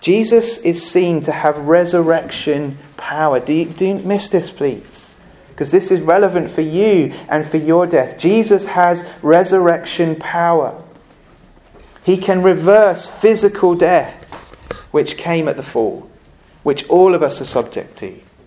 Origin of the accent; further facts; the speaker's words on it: England, United Kingdom; Sounds very arrogant. We're very English sometimes, aren't we?